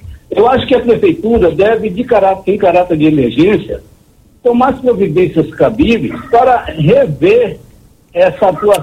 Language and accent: Portuguese; Governador Mangabeira, Bahia, Brazil; Quando eu vim de Governador Mangabeira, que eu sou do interior